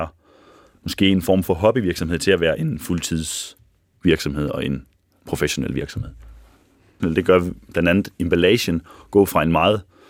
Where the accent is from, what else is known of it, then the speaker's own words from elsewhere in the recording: Odense, Region of Southern Denmark, Denmark; Jeg kommer fra Odense, ligesom Martin, og jeg er snart 29 år.